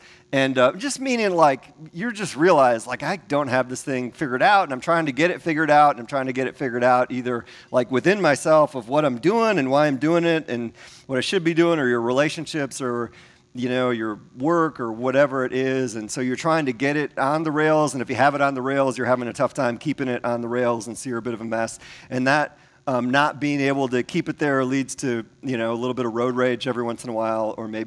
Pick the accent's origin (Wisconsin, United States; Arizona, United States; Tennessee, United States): Wisconsin, United States; Milwaukee; because I'm from Milwaukee. And so it was a tough week to stay focused because I grew up in the 70s and 80s when the Packers were awful.